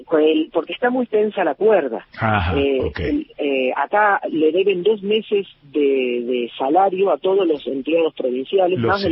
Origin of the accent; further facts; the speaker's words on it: Río Gallegos, Santa Cruz, Argentina; Yo soy de Río Gallegos y conozco extensamente la Patagonia.